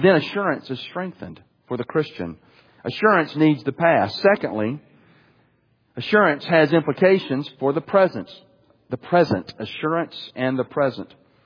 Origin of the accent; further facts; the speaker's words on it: Alabama, United States; Now, I'm from Alabama, so I can say that.